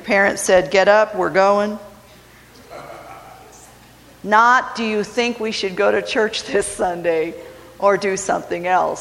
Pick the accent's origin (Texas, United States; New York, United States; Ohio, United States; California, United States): Ohio, United States; Cleveland; Now, I was growing up in Cleveland in the United Church of Christ.